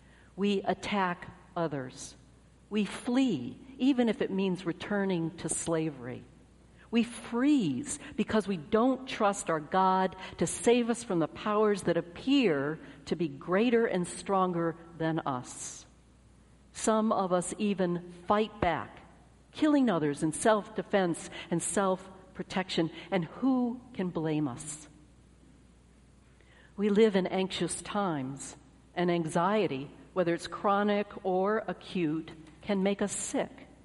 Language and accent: English; Atlanta, Georgia, United States; accent: southern; This is where I'll slip into my southern accent. Your rector and I discovered that we share some history. While living in Atlanta, we both attended the same high school, a Christian preparatory school.